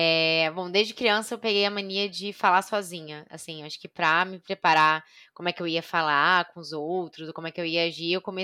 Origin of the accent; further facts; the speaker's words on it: Rio de Janeiro, Brazil; sou libriana, tenho 26 anos, eu sou carioca do Rio, zona norte do Rio.